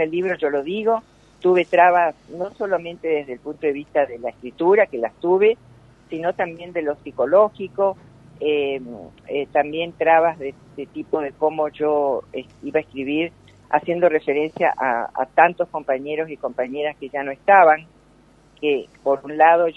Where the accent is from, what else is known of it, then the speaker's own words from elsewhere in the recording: Pilar, Santa Fe, Argentina; Nací en Pilar, provincia de Santa Fe, soy santafesina.